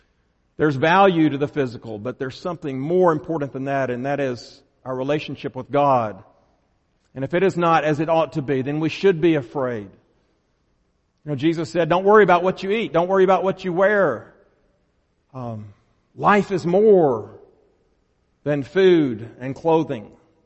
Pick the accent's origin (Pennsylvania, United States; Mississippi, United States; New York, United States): Mississippi, United States; I'm from Mississippi, okay? And we suffered oppression from this team in Tuscaloosa for decades.